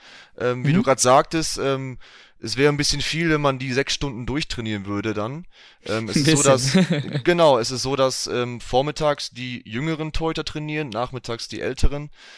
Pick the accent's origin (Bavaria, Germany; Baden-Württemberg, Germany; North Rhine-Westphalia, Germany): North Rhine-Westphalia, Germany; Ennigerloh; in Ennigerloh, 59320 Ennigerloh. Das ist mein Heimatort, hier spiele ich auch Fußball beim SuS Ennigerloh.